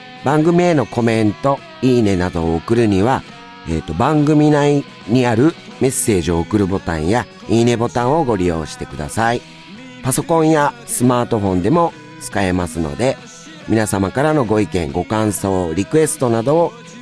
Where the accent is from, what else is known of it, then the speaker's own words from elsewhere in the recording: Toride, Ibaraki, Japan; で、俺茨城の取手ってとこ出身で、実家からね、車で30分も来ないとこに、偶然、